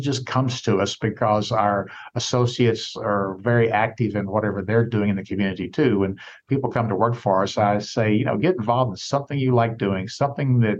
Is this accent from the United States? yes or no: yes; Jackson, Tennessee, United States; Well, I grew up in Tennessee and still the fifth largest city in the state, Jackson, Tennessee, which is near Memphis